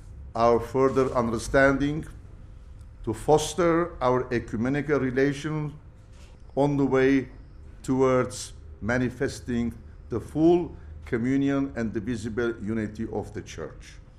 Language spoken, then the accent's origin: English; Lebanon; I come from Lebanon.